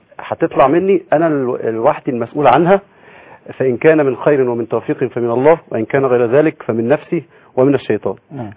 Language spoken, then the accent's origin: Arabic; Egypt; ان انا انسان مصري وافتخر وانني مسلم وتلك منا قد من الله تبارك وتعالى علي بها وافتخر جدا، وانني انتمي الى التيار السلفي منذ اكثر من 20 عاما